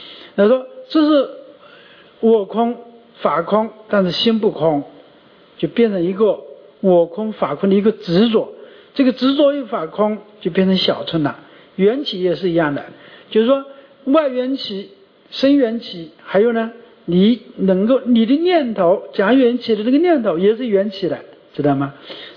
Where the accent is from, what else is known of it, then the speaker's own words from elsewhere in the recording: Anhui, China; 我后来我感到很耻辱，还是我安徽人